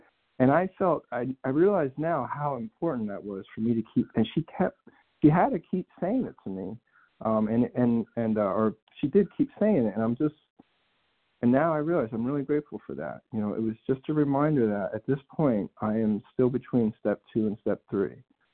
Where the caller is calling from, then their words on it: Tennessee, United States; Hello, everybody. … from Tennessee.